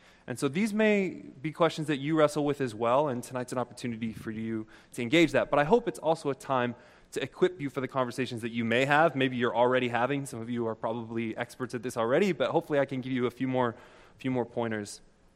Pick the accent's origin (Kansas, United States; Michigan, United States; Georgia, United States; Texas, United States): Kansas, United States; now in Washington, United States; I live in Washington, D.C. I grew up in Kansas.